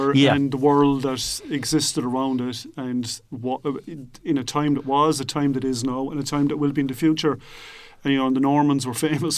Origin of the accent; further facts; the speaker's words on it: Ireland; And we know as Irish people, we know well that the attitude has changed